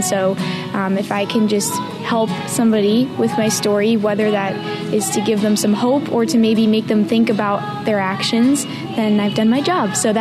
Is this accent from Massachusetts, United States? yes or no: yes; Massachusetts, United States; growing up, I was bullied because I'm from Massachusetts, and I've always loved country music